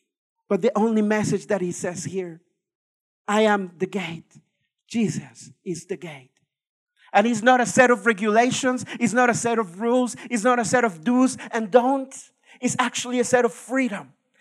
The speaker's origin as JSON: {"language": "English", "country": "Mexico", "said": "I'm originally from Mexico"}